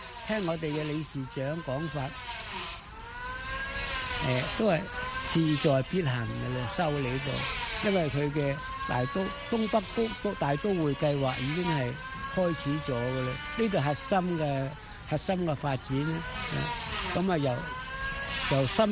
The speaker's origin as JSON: {"language": "Cantonese", "country": "Hong Kong", "said": "我哋香港人"}